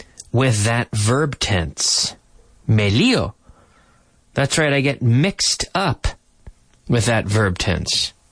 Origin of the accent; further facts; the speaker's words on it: Nova Scotia, Canada; we're all recording from home, so I've decided to spend a little bit of time, in my home country because it's been so safe. Because Nova Scotia has been so safe, but now, suddenly, suddenly, we are under a COVID lockdown.